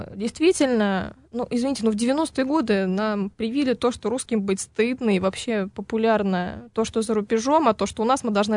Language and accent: Russian; Russia; Если мы сейчас гордо можем сказать то, что мы русские, мы из России